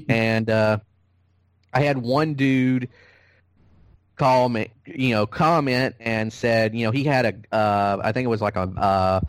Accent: Georgia, United States; this one in particular kind of hits close to home. Well, you can tell why. because this happened in my home state.

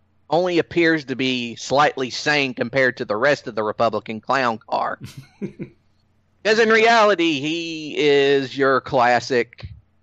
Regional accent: Georgia, United States; I'm from Georgia, and that's a new one to me.

